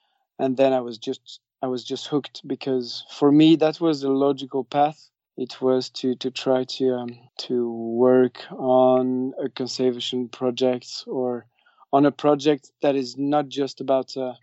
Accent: Biarritz, Nouvelle-Aquitaine, France; And so that's where I grew up in Biarritz, which is a surfer town.

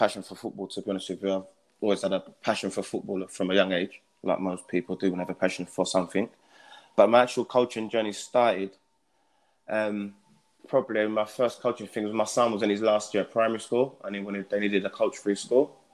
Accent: London, United Kingdom; I'm from East London.

